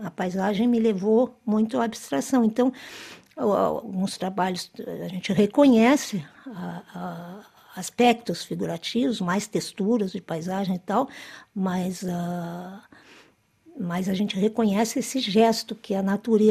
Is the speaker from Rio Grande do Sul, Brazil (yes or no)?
yes; Rio Grande do Sul, Brazil; born there; de onde eu nasci no Pampa Gaúcho, né, na fronteira com o Uruguai, então isso tá na minha memória de infância.